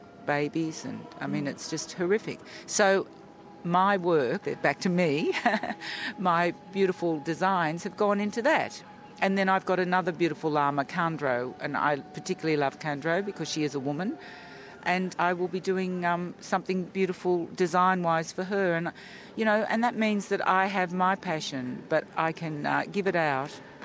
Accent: Australia; as an Aussie, I feel like this is where I belong.

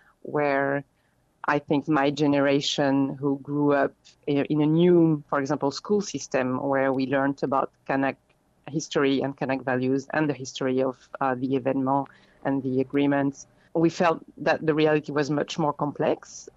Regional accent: New Caledonia; also born or lived in France; I'm originally from New Caledonia. On my mother's side, one of these descendants of convict people who were brought to New Caledonia by France several generations ago.

